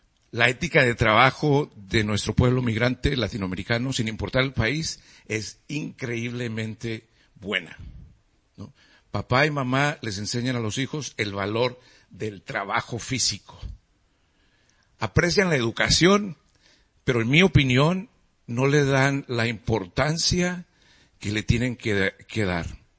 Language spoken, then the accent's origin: Spanish; Monterrey, Nuevo León, Mexico; Ni en Monterrey, de donde yo soy, ¿no?